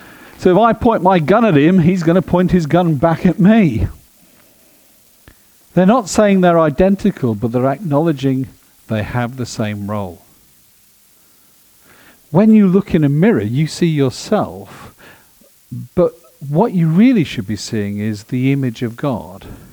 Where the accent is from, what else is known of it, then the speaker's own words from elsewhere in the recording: United Kingdom; I sit with stress looking at Brexit and what's going on with my home country.